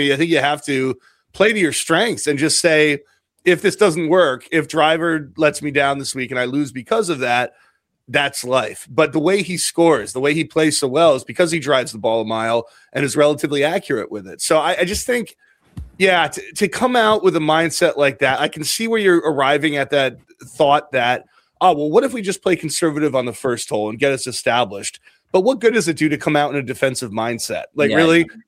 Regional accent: United States; As an American, I love hearing stuff like that because I have absolutely no clue what it means.

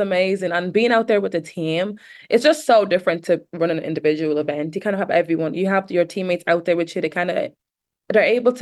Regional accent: Dublin, Leinster, Ireland; I'm from Dublin.

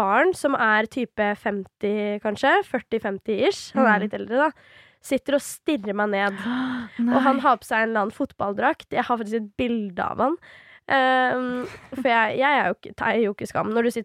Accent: Svelvik, Vestfold, Norway; Men nå er jo ikke jeg originalt fra Drammen. Eller jeg er jo fra Svelvik, ikke sant?

